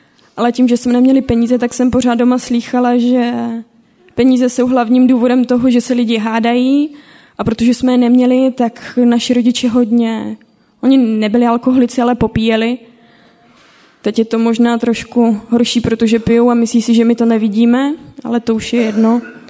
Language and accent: Czech; Ostrava, Moravian-Silesian Region, Czechia; now in Beroun, Czechia; jsme původně tady z Ostravy, manželkou se kod Ostravy a ocitli jsme se v Berouně.